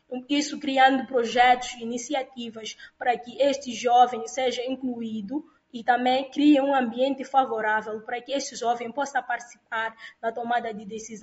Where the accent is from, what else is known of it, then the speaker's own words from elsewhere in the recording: Mozambique; para a minha casa, para a minha terra, Moçambique